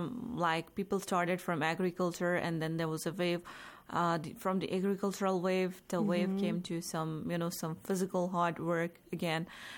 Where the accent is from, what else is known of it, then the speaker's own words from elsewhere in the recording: Jammu and Kashmir, India; English is a second language; No, see, I have had this experience since I'm from Kashmir.